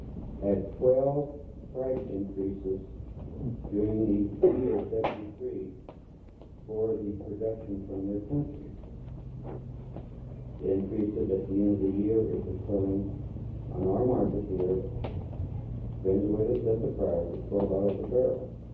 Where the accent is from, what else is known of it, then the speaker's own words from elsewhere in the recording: California, United States; I'm from Southern California, and last year in our town we had several days at the interruptible service